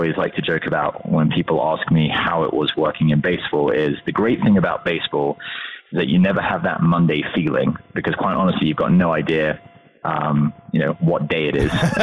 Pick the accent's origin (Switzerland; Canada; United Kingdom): United Kingdom; South East England; now in United States; so I am born and raised in Kent, England, so about 40 minutes south of London.